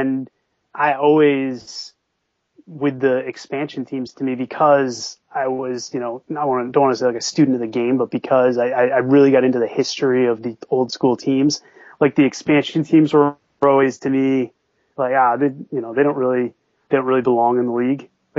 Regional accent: Boston, Massachusetts, United States; Like when you're growing up in Boston in the 80s, especially if you're a sports fan in conjunction with your parents

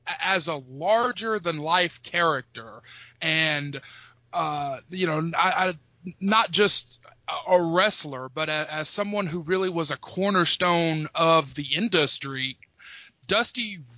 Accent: the Carolinas, United States; me being 31 years old, almost 32, growing up in the Carolinas, I've lived within an hour or so of Greensboro for my entire life.

